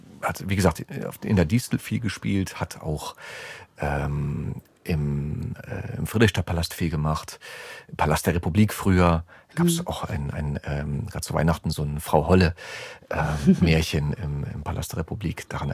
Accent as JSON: {"language": "German", "region": "East Germany", "country": "Germany", "tie": "born or raised there", "said": "ich bin im Osten groß geworden, aufgewachsen, die erste Zeit meines Lebens, bis dann die Mauer in den 89er Jahren gefallen ist, beziehungsweise die Wende in 1990 kam, wo ich dann auch eingeschult wurde. Und habe eine sehr östliche Sozialisierung"}